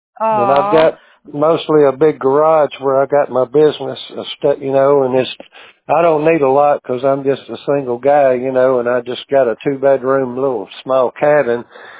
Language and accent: English; Tennessee, United States; also born or lived in Los Angeles; I live in my hometown of Tennessee